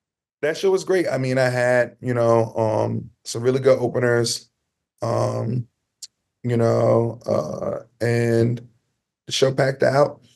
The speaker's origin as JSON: {"language": "English", "town": "Orange", "region": "New Jersey", "country": "United States", "tie": "born or raised there", "also_born_or_lived": "Montclair, United States", "said": "I lived in Montclair, but I was born in Orange. I lived in Orange when I was younger."}